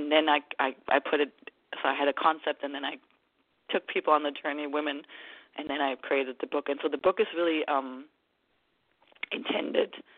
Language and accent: English; Germany; English is a second language; moved away as an adult; now in California, United States; I'm from Germany originally. And so came to California